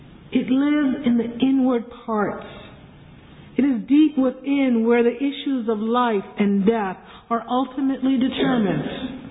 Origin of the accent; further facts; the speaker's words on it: New York, United States; And though I love to speak as if I were actually born there, I'm a New Yorker, all right? I was born and raised a Muslim